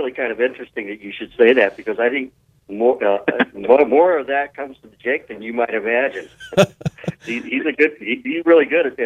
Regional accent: St. Louis, Missouri, United States; moved away as an adult; I grew up in St. Louis, Missouri, and about when I was 33, got married, moved up to Fargo

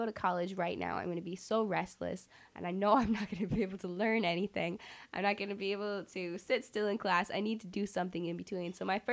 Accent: Illinois, United States; I'm from Cook County.

